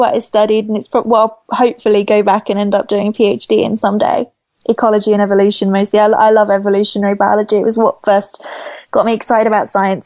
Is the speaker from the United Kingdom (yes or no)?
yes; United Kingdom; Love Doctor Who, but then I am British